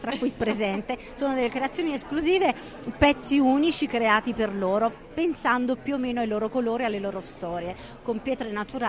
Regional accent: Naples, Campania, Italy; also born or lived in Tuscany; io da buona partenopea, donna mediterranea, ho un grande amore per i colori

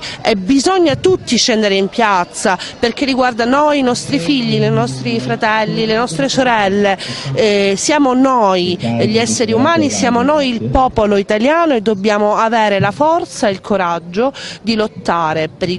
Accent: Catanzaro, Calabria, Italy; io sono di Catanzaro

